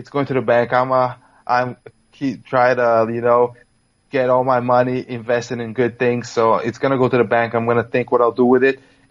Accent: Brasilia, Federal District, Brazil; English is a second language; I work a lot in Cerrado MMA in my hometown in Brasilia.

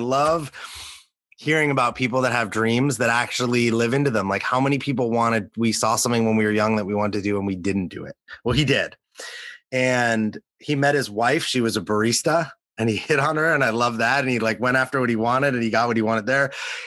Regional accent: Los Angeles, California, United States; I grew up in Los Angeles. And I grew up on like the west side of LA. So I lived basically between downtown LA and the beach, like right in between.

